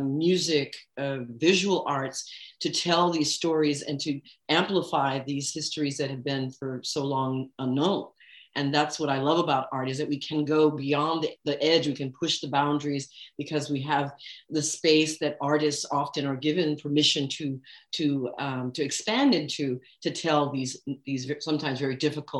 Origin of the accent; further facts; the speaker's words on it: United States; born there; I was born myself in the United States. So I'm the first generation born in the US. And I've also got, of course, roots in the continent of Africa.